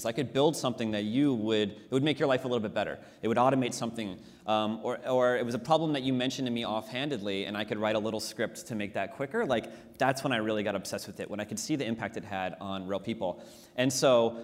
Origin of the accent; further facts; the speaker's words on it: Ohio, United States; I grew up in Ohio.